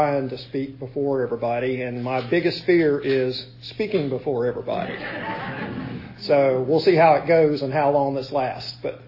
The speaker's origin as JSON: {"language": "English", "town": "Jacksonville Beach", "region": "Florida", "country": "United States", "tie": "born there", "said": "I was born in Jacksonville Beach, Florida."}